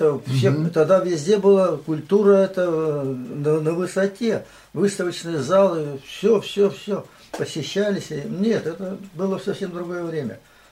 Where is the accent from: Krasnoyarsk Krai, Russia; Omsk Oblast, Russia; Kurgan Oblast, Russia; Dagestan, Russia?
Krasnoyarsk Krai, Russia; Krasnoyarsk; now in Moscow, Russia; Я действительно не москвич, я же сибиряк. Я не чувствую себя москвичем, язык не поворачивается